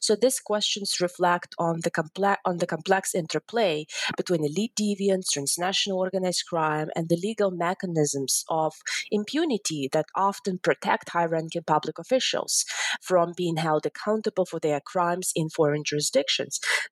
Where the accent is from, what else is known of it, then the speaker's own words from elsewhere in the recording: Ukraine; English is a second language; now in United States; I'm currently associate professor with the University of Alabama here in the United States. I originally come from Ukraine, and I grew up in Ukraine in the 1990s.